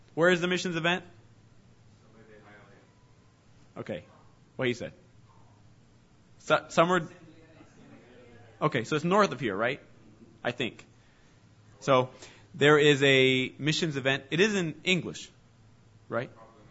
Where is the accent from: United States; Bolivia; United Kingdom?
Bolivia; first language Spanish; English is a second language; in Bolivia, so it's not in Africa, center of South America, and I speak Spanish as my first language. I was born and raised in Bolivia to missionary parents, and I might look American to you, but I am not. Okay? I'm Latino at heart